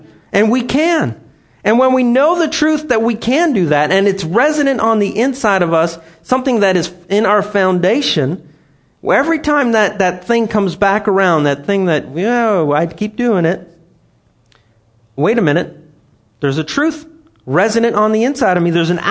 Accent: Canada; first language French; English is a second language; Anyways, I'm French. I'm a French Canadian. I speak French. It is my mother tongue, as they say. I jokingly say that I'm an ESL, English as a second language, because I didn't learn English till I was about 3-ish.

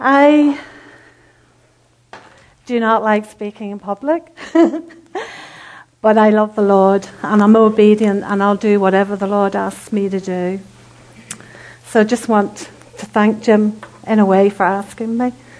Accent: Northern Ireland, United Kingdom; If you don't know anything about Northern Ireland, we are Irish people, are very, very friendly, loving people.

